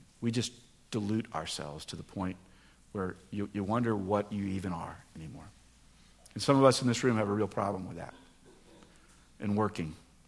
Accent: United States; and you know, growing up in America, what's the rule for eating? Finish everything on your plate.

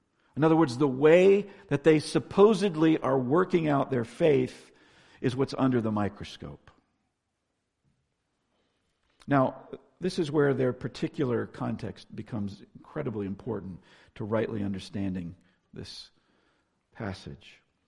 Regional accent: Florida, United States; I grew up in Florida, and every once in a while we would, on a 95-degree day, make our way to the Gulf of Mexico

